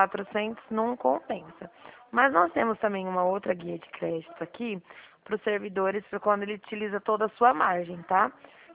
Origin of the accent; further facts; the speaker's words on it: Dracena, São Paulo, Brazil; Eu sou de Dracena, estado de São Paulo.